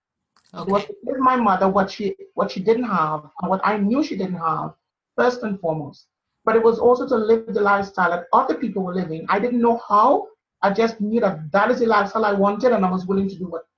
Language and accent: English; Trinidad & Tobago; now in United Kingdom; I think for me, it was growing up in Trinidad. Obviously, you talked about me growing up poor.